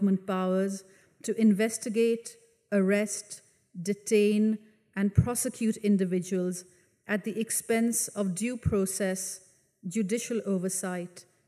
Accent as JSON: {"language": "English", "country": "Pakistan", "tie": "born or raised there", "said": "I grew up in Pakistan in a military dictatorship."}